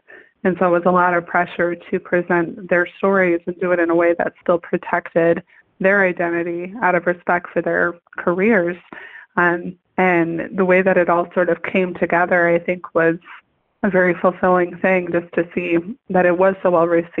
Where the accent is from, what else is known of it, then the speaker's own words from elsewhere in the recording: Michigan, United States; But yeah, I was born and raised in Michigan. So the Tigers were always a part of my life.